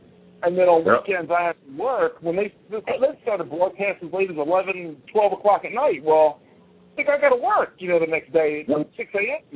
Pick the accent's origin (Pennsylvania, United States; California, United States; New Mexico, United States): Pennsylvania, United States; Philadelphia; so I am a native Philadelphian guy. I grew up, born and bred in Philadelphia. I trained in Philadelphia while I was fighting for a lot of years.